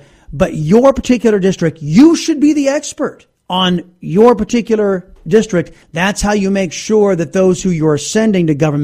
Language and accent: English; Texas, United States; Appreciate the call from my home state of Texas.